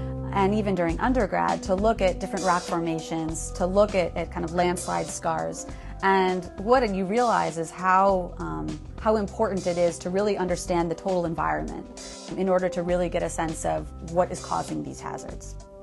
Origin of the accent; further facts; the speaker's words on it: Minnesota, United States; I grew up in Minnesota. You know, we have flooding, we have drought.